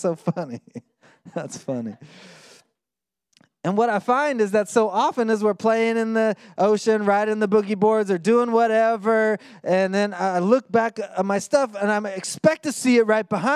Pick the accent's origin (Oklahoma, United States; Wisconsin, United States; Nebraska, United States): Oklahoma, United States; I grew up in Oklahoma. We didn't have the beach. We had lakes and rivers